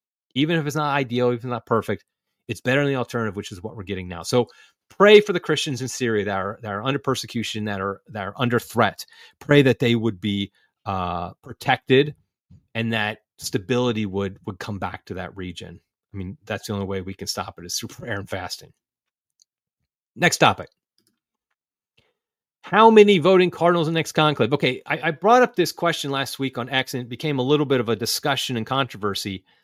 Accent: United States; Just like as an American, my top priority is Americans.

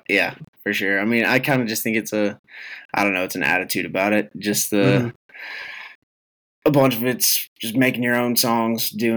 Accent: Lubbock, Texas, United States; I mean, I'm born and bred in Lubbock, still haven't left the damn place, but I mean, I wouldn't trade it for the world.

